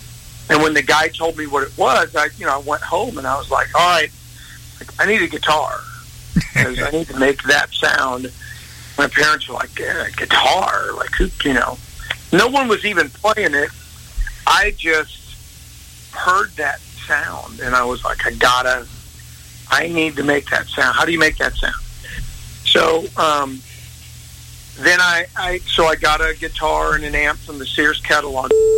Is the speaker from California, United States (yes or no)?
no; St. Louis, Missouri, United States; I grew up in South St. Louis in the city, and lived in the city neighborhood, you know, lived in that city for over 30 years.